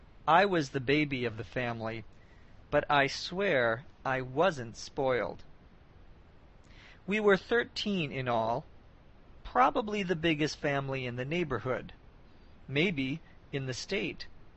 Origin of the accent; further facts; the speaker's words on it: Minnesota, United States; I said that I was born and raised in Minnesota.